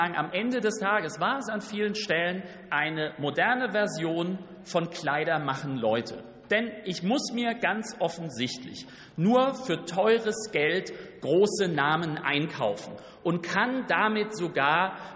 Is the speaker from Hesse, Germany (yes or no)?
yes; Hesse, Germany; ich komme aus Hessen.